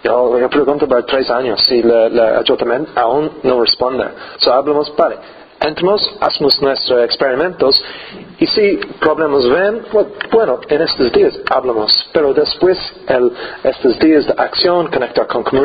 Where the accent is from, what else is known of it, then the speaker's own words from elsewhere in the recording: Ireland; Spanish is a second language; Bueno, yo vengo de Irlanda y estoy aquí casi 2 años.